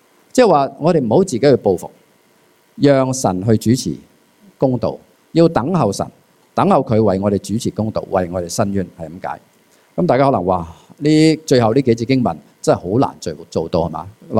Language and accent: Cantonese; Hong Kong; 可能我哋喺香港长大嘅，成日睇武侠小说啊